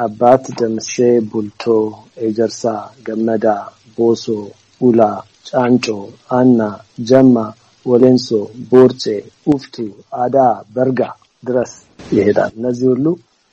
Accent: Addis Ababa, Ethiopia; now in United States; አዲስ አበባ ተወልጄ ነው ያደግኩት፣ ግን ኢትዮጵያ ውስጥ ብዙ ቦታ ለመዘዋወር እድል ነበረኝ።

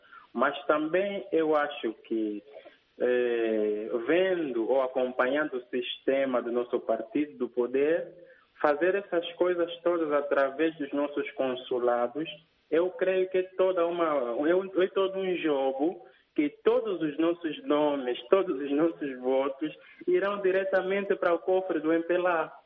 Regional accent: Angola; eu sou angolano.

